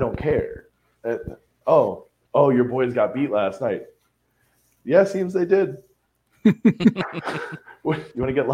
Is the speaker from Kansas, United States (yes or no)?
no; Newburgh, New York, United States; And I lived, I grew up in Newburgh. So like I'm, you know, one stop closer at Beacon, but yeah.